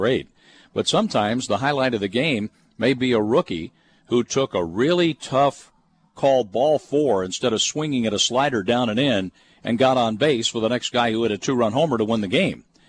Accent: Kansas City, Missouri, United States; I grew up outside of Kansas City, so I watched a lot of A's games

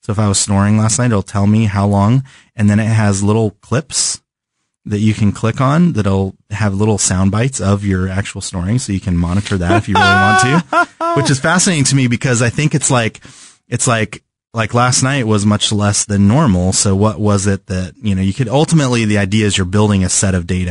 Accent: California, United States; Maybe it's because I'm from California where the weather is pretty constant all the time.

